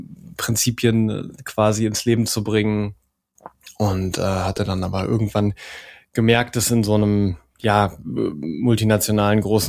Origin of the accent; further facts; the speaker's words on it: North Rhine-Westphalia, Germany; Ich komme aus dem Siegerland, da gibt es viel Stahlindustrie.